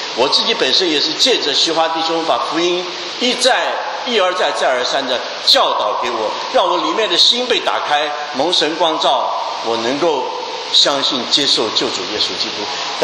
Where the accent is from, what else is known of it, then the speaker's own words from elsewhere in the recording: China; 就古时候我们中国人那个皇帝要判死刑的时候，拿一个什么朱红的那个笔